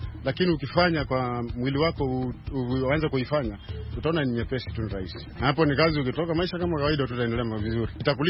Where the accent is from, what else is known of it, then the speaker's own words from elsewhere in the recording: Kikambala, Kilifi County, Kenya; natoka hapa Majengo hapa Kikambala, Kilifi County.